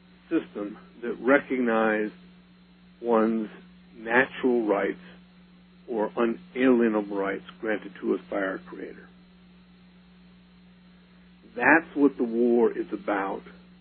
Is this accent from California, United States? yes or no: yes; Orange County, California, United States; I grew up in Orange County, when I was, that's in Southern California